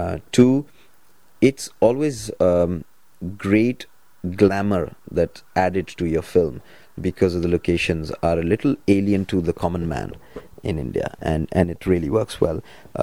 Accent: United Kingdom; we are British, we are British Asians. And part of being British Asian is that we will basically not let go of who we are, but we will still be a part

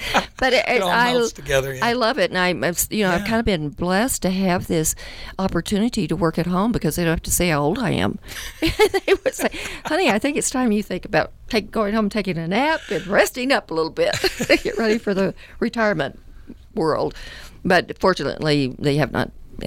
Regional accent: Texas, United States; I grew up in West Texas, and we had a lot of migrant workers

